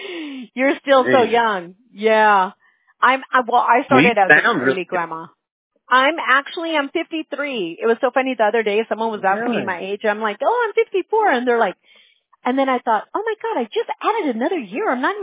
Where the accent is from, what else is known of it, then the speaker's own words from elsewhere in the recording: California, United States; I was born and raised in Orange County.